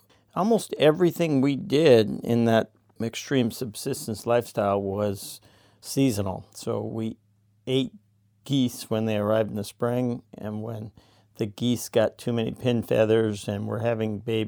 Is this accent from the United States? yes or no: yes; Alaska, United States; I'm a writer and a commercial fisherman and was born and raised in Northwest Alaska.